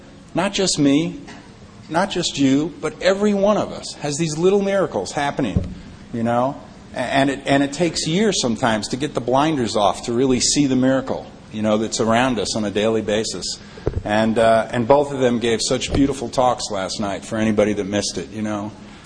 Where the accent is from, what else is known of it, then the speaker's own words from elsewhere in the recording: New York City, New York, United States; I grew up in New York City. I was in Greenwich Village in the summer of 67 and 68, driving around a 59 Chevy, flashing peace signs